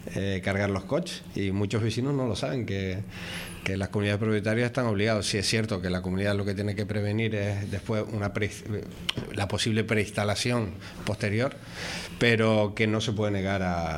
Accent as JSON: {"language": "Spanish", "town": "Los Realejos", "region": "Canary Islands", "country": "Spain", "lives_now": "Santa Cruz de Tenerife, Spain", "said": "soy de Realejos, pero vivo en Santa Cruz."}